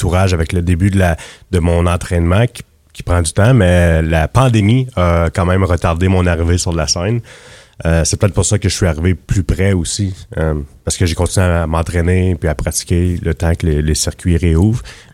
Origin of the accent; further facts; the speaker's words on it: Quebec, Canada; De mon côté, moi, je viens du côté du Québec